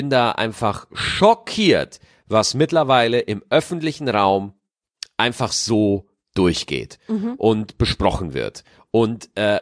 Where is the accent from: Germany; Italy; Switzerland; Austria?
Germany; Ich bin 24 Jahre, in Deutschland geboren und aufgewachsen.